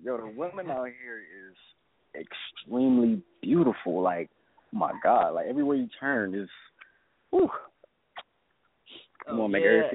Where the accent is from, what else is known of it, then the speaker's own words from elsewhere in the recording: New Jersey, United States; Ever since I told everybody I was from Jersey, I've been getting mad love.